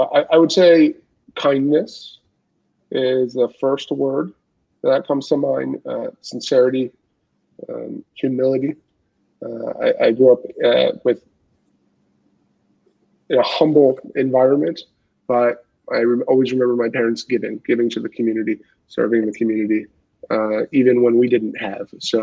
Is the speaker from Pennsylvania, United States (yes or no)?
yes; Philadelphia, Pennsylvania, United States; So I grew up in the Philadelphia area of Pennsylvania, and my family was dispersed across Pennsylvania and New Jersey.